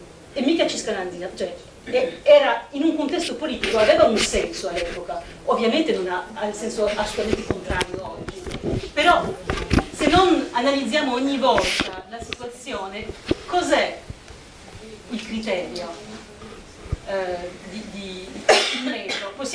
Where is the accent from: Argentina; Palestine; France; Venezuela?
France; una cosa che è molto vecchia e molto cara alla storia politica del mio paese, che è la Francia